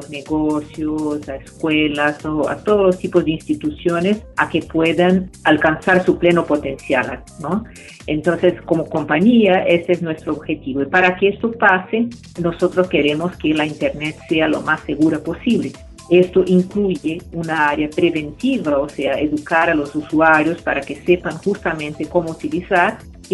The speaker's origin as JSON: {"language": "Spanish", "country": "Brazil", "said": "Sí, soy brasileña"}